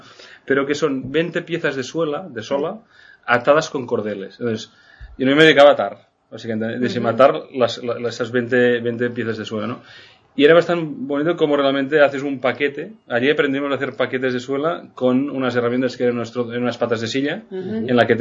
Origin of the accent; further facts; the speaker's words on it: Igualada, Catalonia, Spain; Nosotros soy de Igualada, está cerca de Lérida